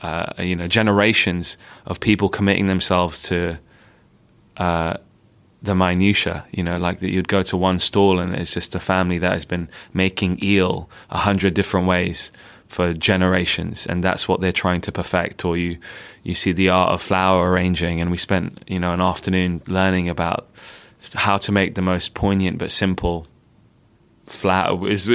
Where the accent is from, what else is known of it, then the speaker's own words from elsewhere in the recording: London, United Kingdom; I spent my time growing up in Northwest London, going to school and trying to be as as British or as grime as I could be.